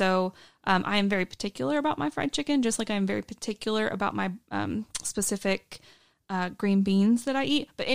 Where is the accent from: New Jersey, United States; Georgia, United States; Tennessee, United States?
Tennessee, United States; Johnson City; So I am from Johnson City, Tennessee. Grown up.